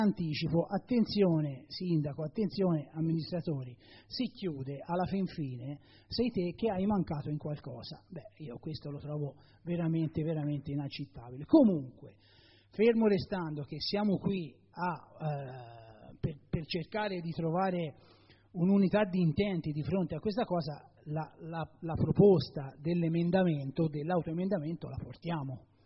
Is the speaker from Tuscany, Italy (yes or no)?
yes; Montefoscoli, Tuscany, Italy; quello di Montefoscoli, che è il mio paese